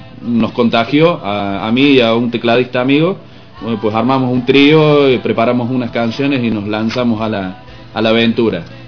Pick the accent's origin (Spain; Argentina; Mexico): Argentina; Córdoba; also born or lived in Buenos Aires; que también estuve viviendo un par de añitos en Buenos Aires, a pesar de que soy de Córdoba